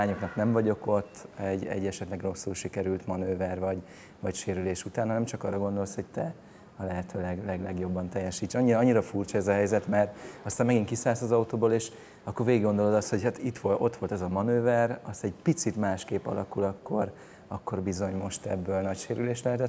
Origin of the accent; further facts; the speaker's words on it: Himesháza, Baranya, Hungary; Én vidékről, Himesházáról, Baranya megyéből származom